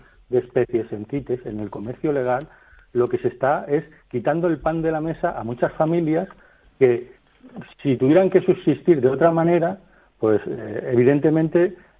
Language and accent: Spanish; Salamanca, Castile and León, Spain; yo soy de Salamanca.